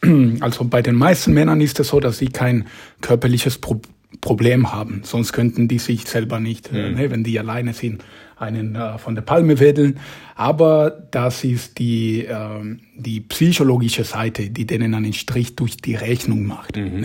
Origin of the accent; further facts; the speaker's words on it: Mexico; German is a second language; now in Germany; Also ich bin in Mexiko aufgewachsen und da gibt es Katholizismus.